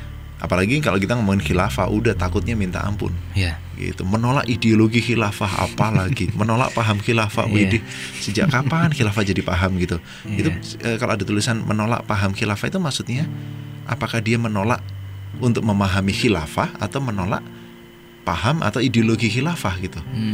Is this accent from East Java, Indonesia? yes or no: yes; Malang, East Java, Indonesia; kalau ini bahasa orang Jawa ya, atau saya harus ngaku kalau saya orang Malang.